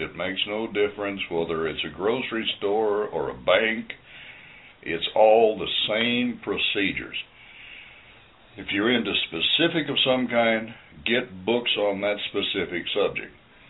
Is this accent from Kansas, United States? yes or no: yes; Kansas, United States; also born or lived in Oklahoma / Missouri; I was born in Oklahoma, and I had two brothers and two sisters born in Missouri. Then we moved over to outside of Wichita, Kansas.